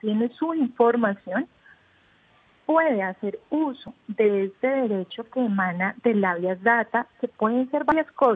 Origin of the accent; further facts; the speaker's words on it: Colombia; nuestra constitución política nos dice que como ciudadanos colombianos vamos a tener un mecanismo